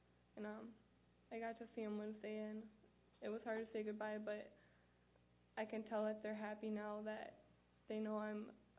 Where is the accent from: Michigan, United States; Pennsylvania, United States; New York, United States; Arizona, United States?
Michigan, United States; I'm 17. I'm from Michigan. I've been at the ranch almost 10 months now.